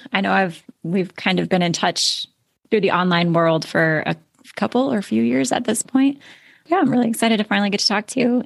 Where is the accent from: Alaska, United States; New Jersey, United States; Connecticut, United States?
Alaska, United States; moved away as an adult; now in Florida, United States; I was actually born and raised in Alaska. And so was my husband. And in 2013, we decided that we were going to move to Florida